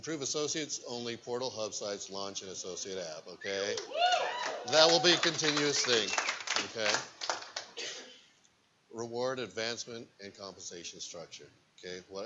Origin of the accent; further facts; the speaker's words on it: Utah, United States; Heck, I am from Utah, right? I give myself away.